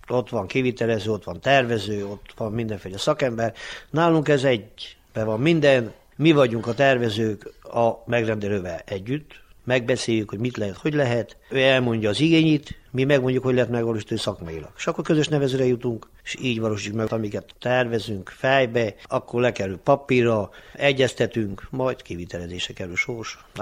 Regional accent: Somosd, Mureș County, Romania; somosdi lakós, itt születtem, itt élek

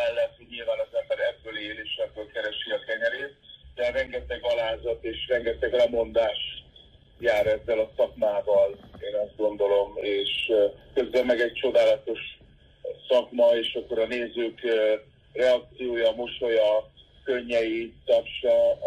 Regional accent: Fényeslitke, Szabolcs-Szatmár-Bereg, Hungary; also born or lived in Kisvárda; Fényeszékéről indultam, ott nőttem föl, ez egy kis falu, 3500 főt számlál, és Kisvárdán születtem, ez Kisvárda, ez ott van Fényeszékétől 5 kilométerre, és ott születtem, és ott jártam gimnáziumban.

